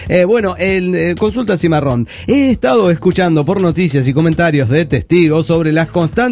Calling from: Teapa, Tabasco, Mexico; En Teapa, en Tabasco

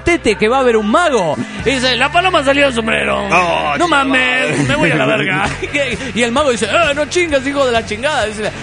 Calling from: Puebla, Mexico; de Puebla.

